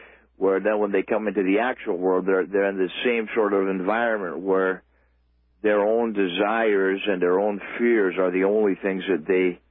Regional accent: United States; now in Canada; Well, I'm an American as well. I've just recently come to Canada, actually.

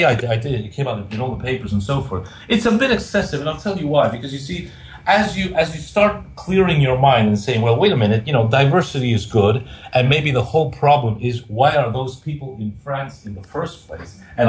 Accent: New York, United States; As I said, I'm 58 and I was brought up in New York.

